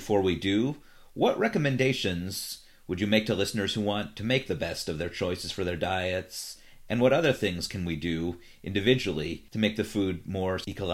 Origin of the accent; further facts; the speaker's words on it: Cleveland, Ohio, United States; now in Los Angeles, United States; I've lived in Los Angeles for over 20 years, and I grew up in Cleveland, so I pretty much lived in the city my entire life.